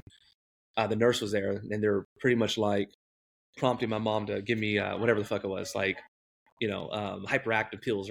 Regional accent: San Diego, California, United States; Yeah, so as you can see from the hat, from San Diego, California. I'm 39 years old.

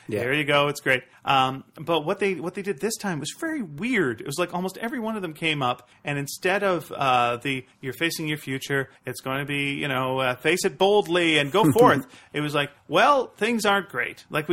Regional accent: Canada; I'm Canadian. I apologize at least three times a day.

